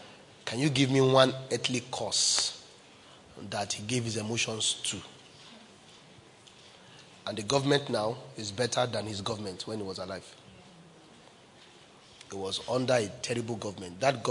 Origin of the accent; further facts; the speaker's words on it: Nigeria; If I was in a political place, if I was to speak as a Nigerian, I would say that we need to bring an end to police brutality.